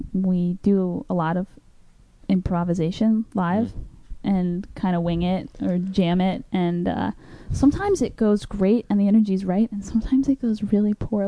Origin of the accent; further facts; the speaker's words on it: Richmond, United States; moved away as an adult; I grew up in Richmond.